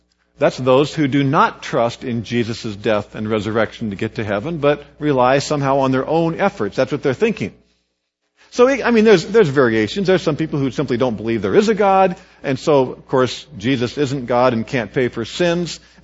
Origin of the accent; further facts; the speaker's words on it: Kansas, United States; Now, I grew up in Kansas on farm roads that weren't paved.